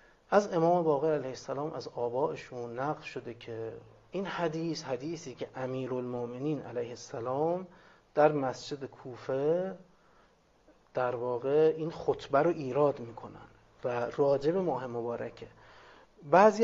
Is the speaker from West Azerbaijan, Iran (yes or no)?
no; Tehran, Tehran Province, Iran; also born or lived in Qom; now in Najaf, Iraq; حالا من اهل تهران هستم اصالتا، توی قم با ایشون دیدار داشتم بعد از اینکه 7 8 سال قم بودیم بعد اومدیم نجف